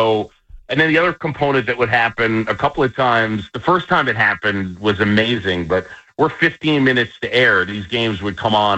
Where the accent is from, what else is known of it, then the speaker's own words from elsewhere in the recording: New York City, New York, United States; our friend Tim Sheehy, mm-hmm. we grew up with on Roosevelt Island in New York.